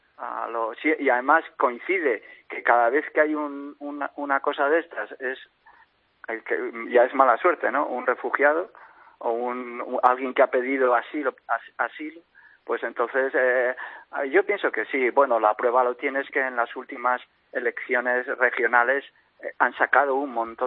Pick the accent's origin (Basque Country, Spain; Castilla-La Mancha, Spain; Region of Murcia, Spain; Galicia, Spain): Basque Country, Spain; Vitoria-Gasteiz; yo soy de Vitoria y cuando estaban los que estaban y nosotros, no vivías con miedo